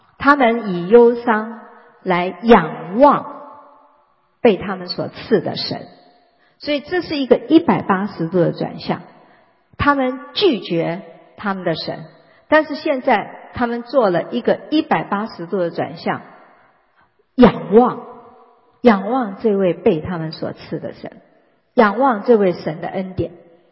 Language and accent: Chinese; China; 好，我们中国人也是这样的，如果丧失这个独子，这个悲哀可以说是最大的痛苦。